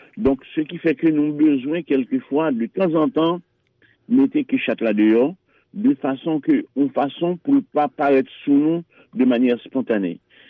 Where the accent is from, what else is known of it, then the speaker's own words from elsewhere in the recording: Haiti; En tant que haïtien, nous osons aborder cette question.